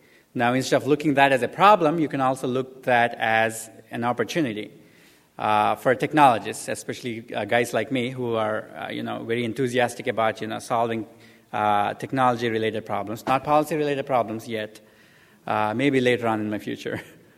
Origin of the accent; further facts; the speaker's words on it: India; And I come from India, which means that you have to go down 50 years back from a U.S. standpoint.